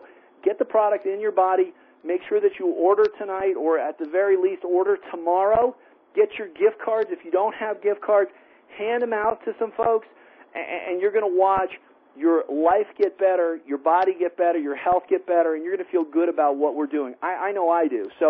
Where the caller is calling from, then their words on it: Colorado, United States; I'm calling in from Colorado tonight